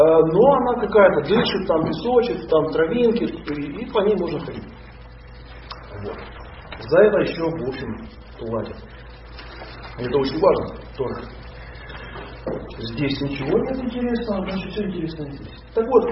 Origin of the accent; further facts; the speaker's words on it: Russia; В общем, я не из Америки, я из России, все хорошо.